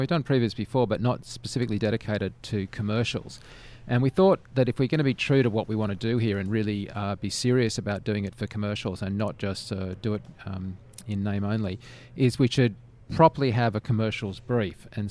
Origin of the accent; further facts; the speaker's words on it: Australia; I mean, this is, I'm an Australian.